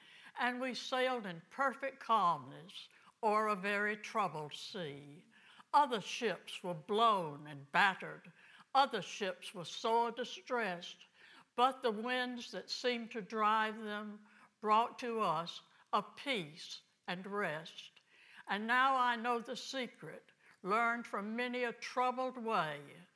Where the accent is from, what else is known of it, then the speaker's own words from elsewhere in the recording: Charleston, South Carolina, United States; moved away; But when I moved to New Jersey from Charleston, the tears ran down my face when I was leaving my home.